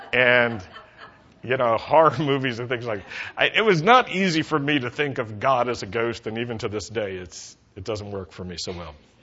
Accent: Roanoke, Virginia, United States; Well, I grew up in Roanoke, Virginia. That's the Shenandoah Valley, Blue Ridge Mountains.

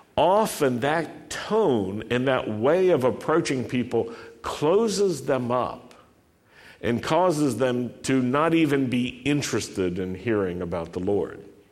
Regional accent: Roanoke, Virginia, United States; But I grew up in Roanoke, and I remember hearing the bad news so often as a little Jewish boy.

